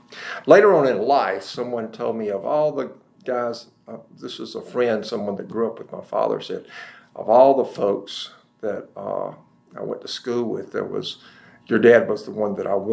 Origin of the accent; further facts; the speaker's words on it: Madison, Georgia, United States; I was born in, grew up in Madison, Georgia. I was born in Athens on a dairy farm. It was a third generation dairy farm.